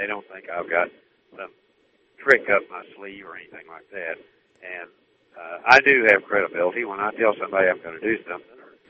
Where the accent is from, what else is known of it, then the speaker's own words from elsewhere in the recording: United States; Yeah, but Mark, I'm an American first.